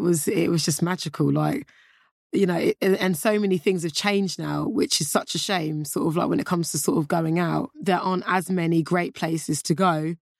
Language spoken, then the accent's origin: English; United Kingdom; born there